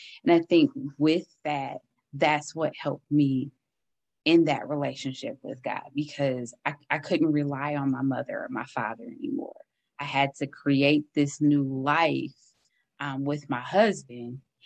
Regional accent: Flint, Michigan, United States; now in Pontiac, United States; I grew up, was born and raised in Flint. My husband lived here in Pontiac.

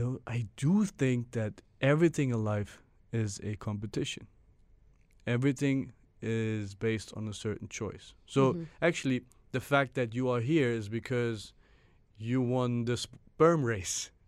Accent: Germany; I was born and raised in Germany.

